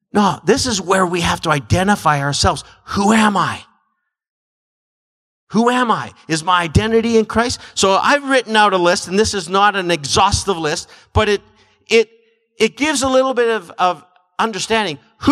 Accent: Canada; I don't have any identity showing that I'm a Canadian.

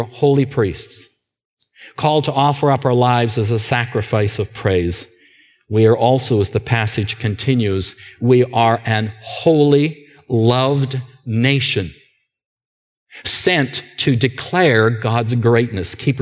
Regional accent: West Kelowna, British Columbia, Canada; I will declare I'm a Canadian. I'll declare I'm from West Kelowna.

